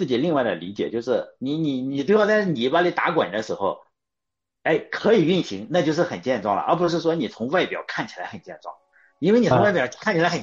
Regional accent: Shandong, China; born there; 比如说我在山东吧，因为我出生在山东嘛，我就觉得在省内就是开开车就可以

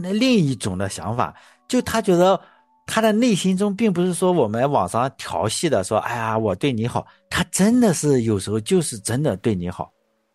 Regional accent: Shandong, China; 因为我是山东人嘛

